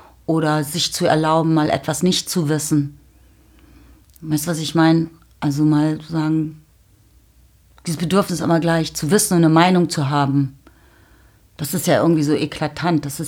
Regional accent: Berlin, Germany; gerade in Berlin seiend, was meine Heimat ist

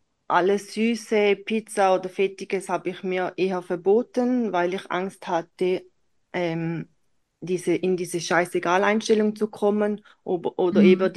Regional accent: Switzerland; Und wie man es hört, ich komme aus der Schweiz.

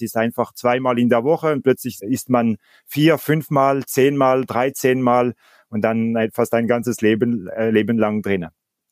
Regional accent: Lausanne, Vaud, Switzerland; also ich komme aus Lausanne ursprünglich und ich habe ganz in der Nähe vom See gewohnt.

